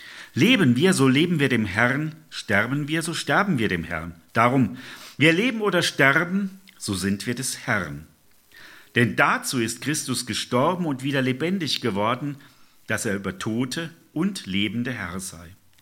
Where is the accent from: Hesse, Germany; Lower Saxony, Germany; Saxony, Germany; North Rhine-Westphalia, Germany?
North Rhine-Westphalia, Germany; Also ich komme aus dem Siegerland ja ursprünglich